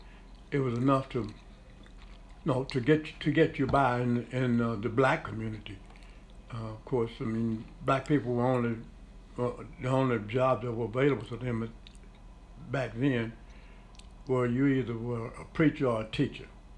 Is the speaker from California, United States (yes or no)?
no; Texas, United States; I was born in Navarro County, Carson County, Texas, on August 14, 1930. My mother had twin boys. And we grew up in Carson County, went to school there.